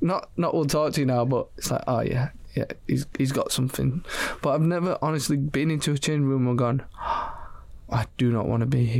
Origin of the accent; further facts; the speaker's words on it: Leeds, Yorkshire and the Humber, United Kingdom; I'm from Leeds. I'll probably ever see Leeds from here.